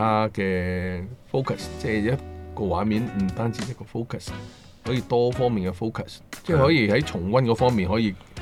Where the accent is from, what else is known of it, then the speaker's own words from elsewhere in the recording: Hong Kong; 我哋香港人真系挤牙膏咁挤时间出嚟去做自己中意做嘅嘢嘅。